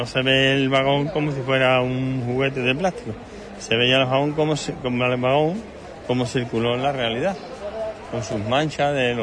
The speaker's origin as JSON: {"language": "Spanish", "town": "Seville", "region": "Andalusia", "country": "Spain", "said": "Yo vengo de Sevilla."}